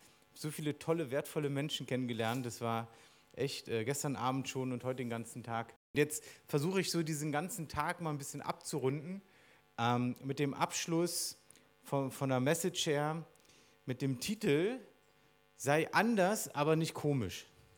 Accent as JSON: {"language": "German", "town": "East Berlin", "region": "Berlin", "country": "Germany", "tie": "born or raised there", "said": "ich bin eigentlich in Ostdeutschland, in Ostberlin aufgewachsen"}